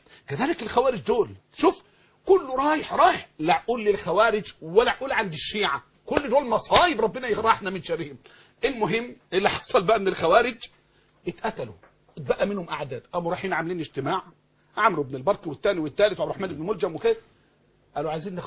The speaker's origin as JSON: {"language": "Arabic", "country": "Egypt", "said": "زي ما عندنا في مصر كده"}